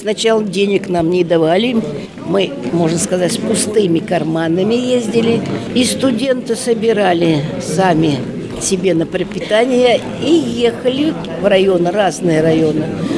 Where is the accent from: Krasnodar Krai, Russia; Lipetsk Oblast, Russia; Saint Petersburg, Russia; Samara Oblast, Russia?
Lipetsk Oblast, Russia; я сама из Орловской, ныне Липецкой области. В тех местах родилась я, где был Тургенев.